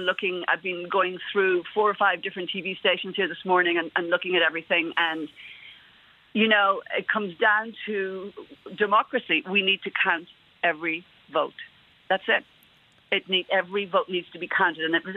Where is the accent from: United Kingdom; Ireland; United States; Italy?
Ireland; I feel grateful that I'm Irish and I was raised to be a political animal.